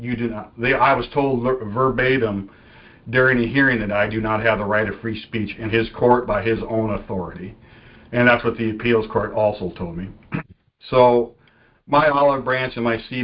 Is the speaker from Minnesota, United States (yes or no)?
yes; Minnesota, United States; I'm from Minnesota.